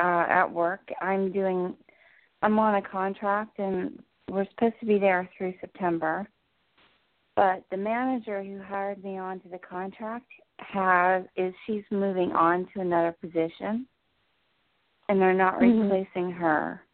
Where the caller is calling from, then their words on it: New Jersey, United States; I'm in New Jersey.